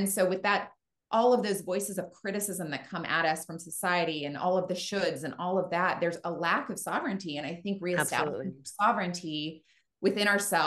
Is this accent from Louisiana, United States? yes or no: no; California, United States; I'm from California originally, and Texas, I'm always sort of like, I'm not sure, but Austin, like, I can deal.